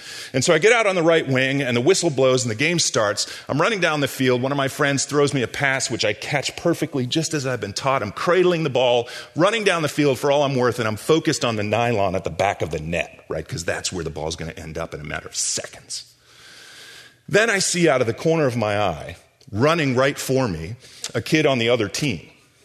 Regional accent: Massachusetts, United States; I grew up in Massachusetts, just about 10 miles from what was then called Schaefer Stadium, where the Patriots used to play.

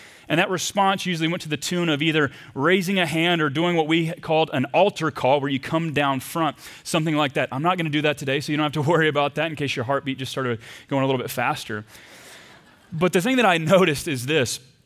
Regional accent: the South, United States; Growing up in the South, I had the chance each and every summer to go to our church's retreat camps.

